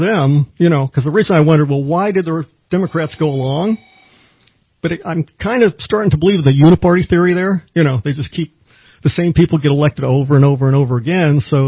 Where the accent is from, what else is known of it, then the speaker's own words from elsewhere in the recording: Illinois, United States; I grew up in Illinois, and I was born a Republican because even though Illinois is a blue state, it's kind of like California is a blue state.